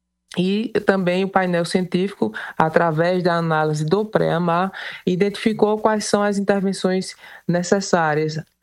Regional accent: Cuité, Paraíba, Brazil; Eu sou de Cuité, então eu sei o quanto o governador já fez pela região.

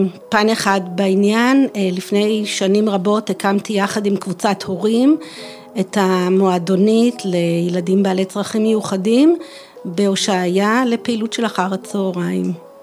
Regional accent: Hoshaya, Northern District, Israel; אני באה מהושעיה. אני אימא לשבעה ילדים, סבתא ל-23 נכדים.

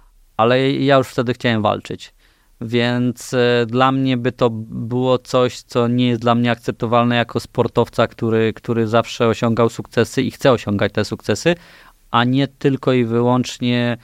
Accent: mountains, Poland; ze względu na to, że jestem z gór

